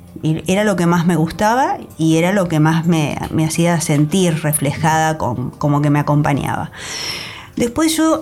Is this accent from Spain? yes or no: no; Saliqueló, Buenos Aires Province, Argentina; yo volví a mi pueblo, Saliqueló, provincia de Buenos Aires